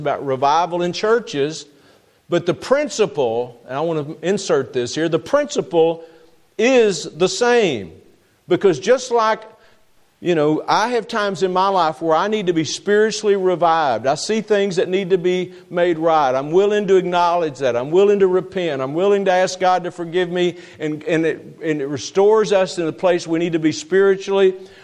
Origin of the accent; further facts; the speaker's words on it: Texas, United States; I was raised in East Texas, east of Dallas, and we lived in this little small frame house, didn't have air conditioning, didn't have carpet, didn't have a furnace in the house.